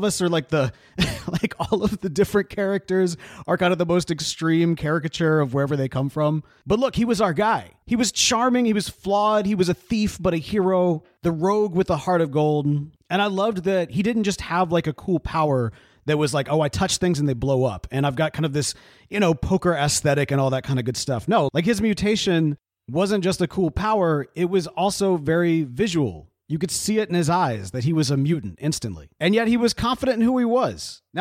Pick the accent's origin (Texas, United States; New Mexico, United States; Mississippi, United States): Mississippi, United States; Meridian; And while I spent most of my childhood in Meridian, Mississippi, my family is largely from Louisiana.